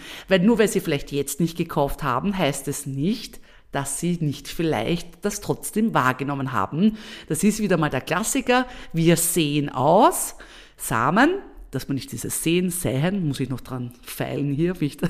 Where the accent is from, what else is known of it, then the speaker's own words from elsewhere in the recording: Vienna, Austria; ich liebe ja als Wienerin das Riesenrad